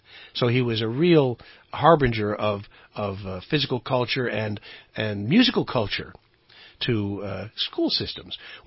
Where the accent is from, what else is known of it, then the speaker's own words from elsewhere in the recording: Indiana, United States; but it's also because I'm from the Midwest, and I'm from northern Indiana. The fact that I'm of Amish and Irish ancestry might have something to do with it